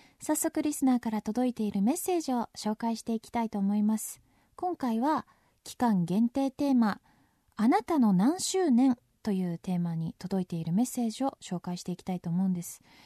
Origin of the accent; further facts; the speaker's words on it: Tokyo, Japan; いやいや私東京なんですけど、どうもね両親がそれぞれに自分の地元の言葉で喋っているようなんですよね。